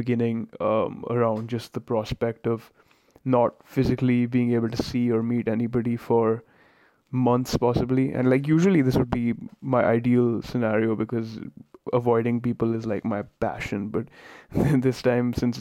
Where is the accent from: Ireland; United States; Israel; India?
India; moved away as an adult; now in London, United Kingdom; I'm 23, and I'm a software engineer. I'm originally from India, but for the last 7 months, I've been living in London.